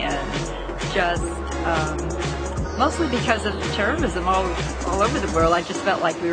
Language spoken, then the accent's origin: English; New York, United States; now in Israel; We're from the New York area, and so, we're probably safer here than where we come from.